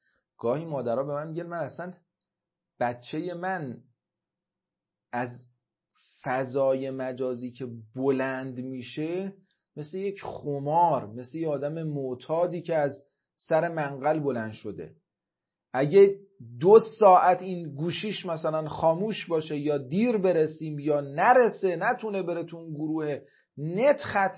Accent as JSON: {"language": "Persian", "town": "Bandar Abbas", "region": "Hormozgan", "country": "Iran", "tie": "born or raised there", "said": "من بچه بندرعباسم"}